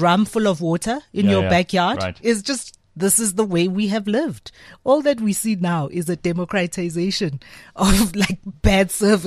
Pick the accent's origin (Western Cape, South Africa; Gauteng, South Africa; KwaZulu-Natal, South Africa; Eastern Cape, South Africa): Gauteng, South Africa; Soweto; My entire life growing up in Soweto, when winter came, when there was a burden on the system, now I understand why we would get load shedded.